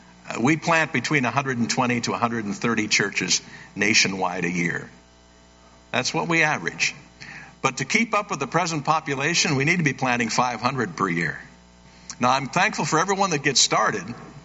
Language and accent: English; Tacoma, Washington, United States; born there; I was born in Tacoma, Washington.